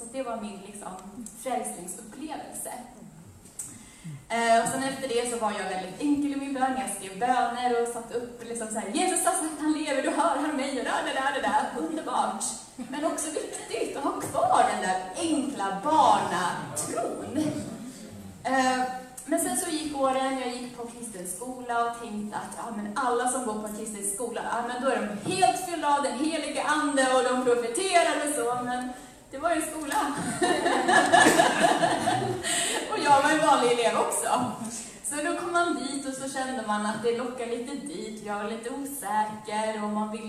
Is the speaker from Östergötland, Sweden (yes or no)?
no; Uppsala, Uppsala County, Sweden; also born or lived in Ethiopia; Jag är född i Etiopien, men min familj flyttade till Uppsala när jag var 6 år. Så jag är uppvuxen i Uppsala. Och sen så, jag blev kristen när jag var väldigt ung.